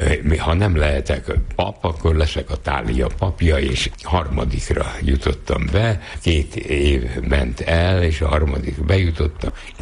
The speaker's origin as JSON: {"language": "Hungarian", "region": "Budapest", "country": "Hungary", "tie": "born or raised there", "said": "És akkor ott laktunk, és ott nőttem fel, onnan indultam el."}